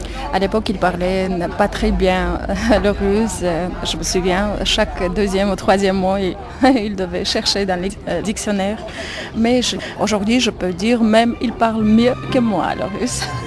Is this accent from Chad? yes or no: no; Yerevan, Armenia; moved away as an adult; now in Switzerland; Je viens de l'Arménie, de Yerevan, c'est la capitale de l'Arménie. Alors, je suis en Suisse depuis 1991 et par le mariage.